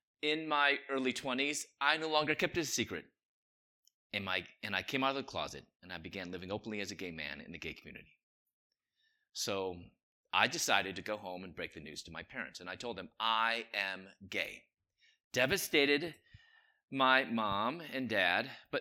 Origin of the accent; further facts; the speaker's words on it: Chicago, Illinois, United States; I'm originally from Chicago. I was going to dental school in Louisville.